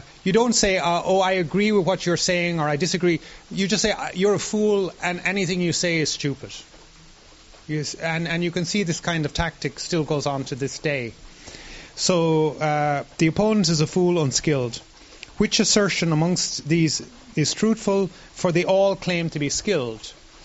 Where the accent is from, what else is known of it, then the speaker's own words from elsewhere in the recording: Ireland; born there; I was born in Ireland